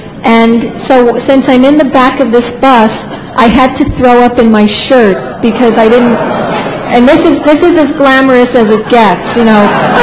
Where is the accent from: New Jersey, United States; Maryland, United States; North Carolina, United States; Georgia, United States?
New Jersey, United States; Bayonne; I grew up in Bayonne, New Jersey.